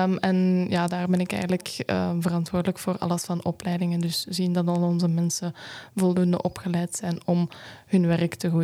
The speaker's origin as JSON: {"language": "Dutch", "town": "Onderzeel", "region": "Flanders", "country": "Belgium", "lives_now": "Kapelle-op-den-Bos, Belgium", "said": "Momenteel in Kapellen op den Bosch, maar ik ben van Onderzeel."}